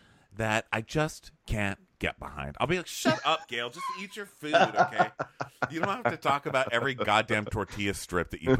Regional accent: Idaho, United States; I love camping. I'm outdoorsy. I'm from Idaho.

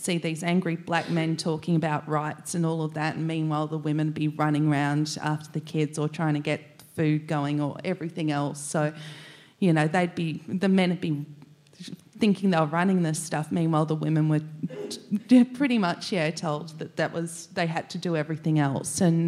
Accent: Canberra, Australian Capital Territory, Australia; But that was in my life, you know, growing up in Canberra, where there was a fairly sort of a strong bunch of Aboriginal family around me.

